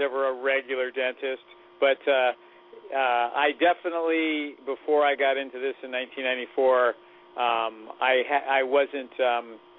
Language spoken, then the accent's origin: English; Walnut Creek, California, United States; Well, what year? I grew up in Walnut Creek.